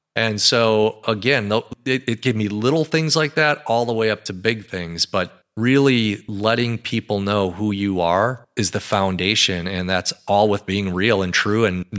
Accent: Madison, Wisconsin, United States; So as an example, I'm from Madison, Wisconsin, love the Wisconsin Badgers.

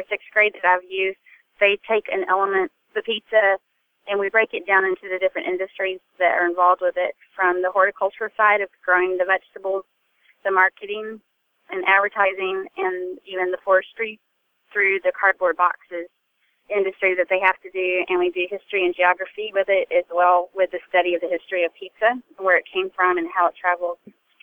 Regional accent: Kentucky, United States; I had only remembered growing up in Kentucky, I had seen FFA coats at the end of my high school hallway

